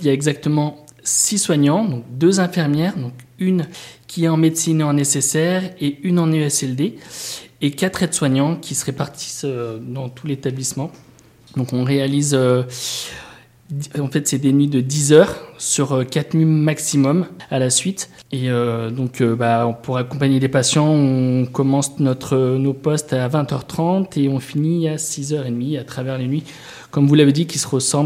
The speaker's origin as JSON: {"language": "French", "town": "Lyon", "region": "Auvergne-Rhône-Alpes", "country": "France", "said": "j'ai 32 ans, je suis originaire de Lyon, donc je suis arrivé dans la région il y a 5 ans pour me mettre un petit peu au vert."}